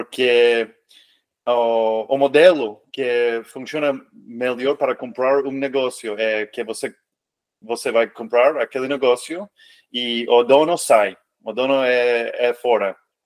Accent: California, United States; born there; Portuguese is a second language; Eu nasci na Califórnia, onde eu estou agora, e fui para a universidade também aqui na San Diego.

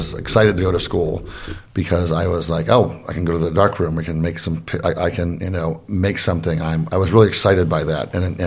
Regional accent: Kent, Ohio, United States; I grew up in Kent, Ohio. It's a small college town in northeastern Ohio, kind of in the middle of the suburbs.

